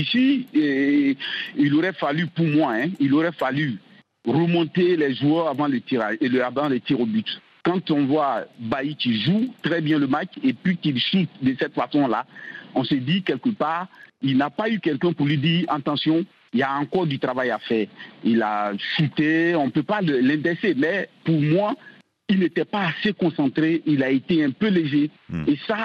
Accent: Côte d’Ivoire; Chez nous, en Côte d'Ivoire, on dit « découragement n'est pas ivoirien ».

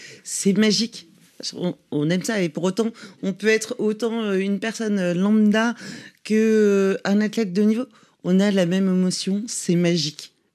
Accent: Paris, Île-de-France, France; moi, j'habite à Paris, je suis parisienne

